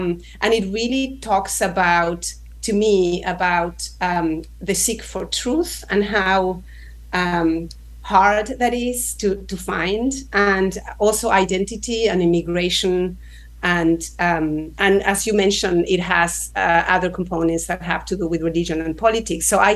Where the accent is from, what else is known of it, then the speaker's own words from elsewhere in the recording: Argentina; So I'm originally from Argentina. So I was in Buenos Aires in 2003.